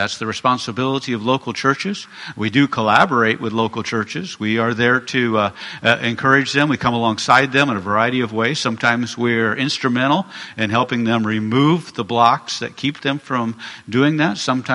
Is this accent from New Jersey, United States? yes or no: no; Fort Dodge, Iowa, United States; both raised here in Iowa. Marty grew up in the southeast Iowa in the Wellman area near Kelowna. And I grew up in Fort Dodge.